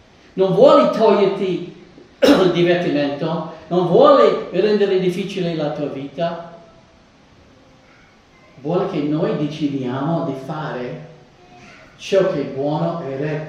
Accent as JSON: {"language": "Italian", "region": "Texas", "country": "United States", "tie": "born or raised there", "said": "Io ho frequentato dei campi quando sono cresciuto nel Texas orientale."}